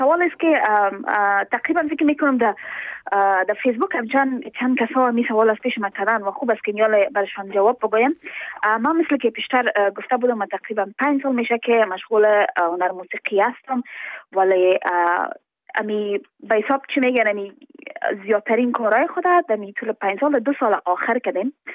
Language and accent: Persian; Afghanistan; من از افغانستان هستم، ولایتش فکر میکنم فرق نمیکنن که از کجای افغانستان، اما ما شما افغان هستیم